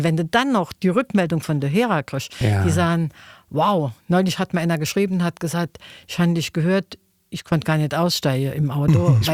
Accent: Saarbrücken, Saarland, Germany; Ja, also wir haben platt daheim geschwätzt. Ich bin auch im Stadtteil von Saarbrücken groß geworden. Da hat kein Mensch Hochdeutsch geschwätzt. Das war ein Arbeiterviertel. Da waren viele Arbeiter von der Hütte.

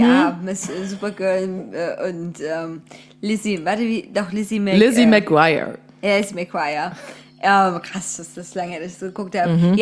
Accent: Saxony, Germany; weißt du, ich bin auch aus Sachsen und kenne hier viele Orte nicht.

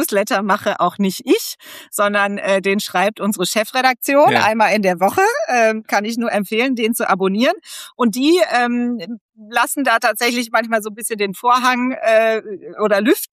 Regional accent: North Rhine-Westphalia, Germany; Ich bin ein Kind des Ruhrgebiets

